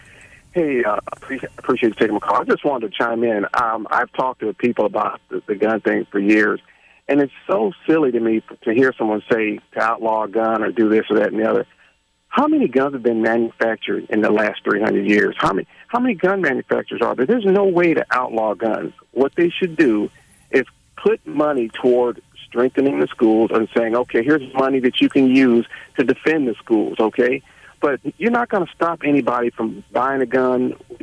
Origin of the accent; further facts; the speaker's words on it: Texas, United States; I grew up in the South, in the Texas. My father took me out with a rifle.